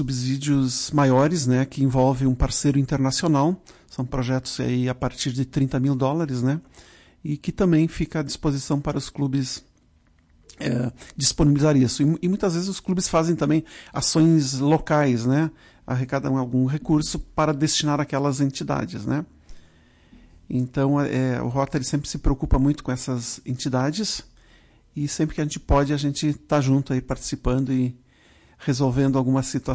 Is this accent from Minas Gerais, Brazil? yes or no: no; Marau, Rio Grande do Sul, Brazil; Apesar de sermos aqui da região, somos naturais de Marau, né?